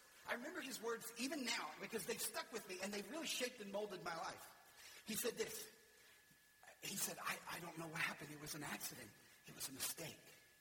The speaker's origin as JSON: {"language": "English", "region": "Louisiana", "country": "United States", "tie": "born or raised there", "said": "I grew up in Louisiana in a trailer park"}